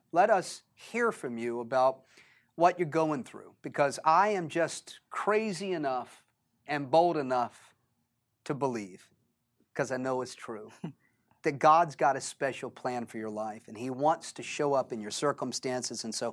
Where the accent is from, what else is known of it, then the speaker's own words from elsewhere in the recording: Jacksonville, Florida, United States; We a couple of folk from Jacksonville, Florida.